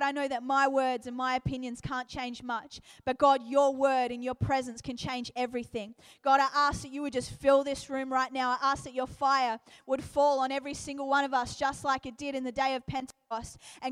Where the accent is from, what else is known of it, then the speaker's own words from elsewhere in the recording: Australia; I'm from Australia. I'm a pastor over there.